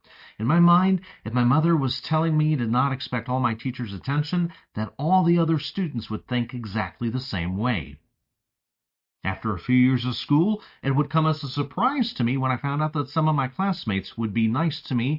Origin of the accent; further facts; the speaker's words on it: Texas, United States; In my home state of Texas, there have been multiple megachurch pastors